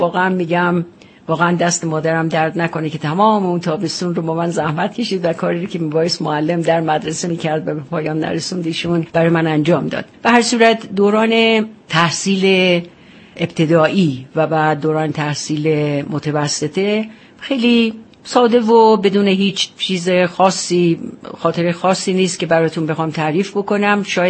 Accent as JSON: {"language": "Persian", "region": "northern Iran", "country": "Iran", "tie": "born or raised there", "said": "در این حال که بچگیم رو من خیلی در طبیعت شمال گذروندم"}